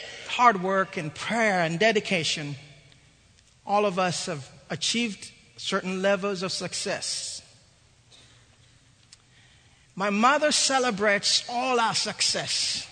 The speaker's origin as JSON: {"language": "English", "country": "Uganda", "tie": "born or raised there", "said": "As many of you know, I come from Uganda, and some of you have been to my mother's house. So I was raised in an interesting environment"}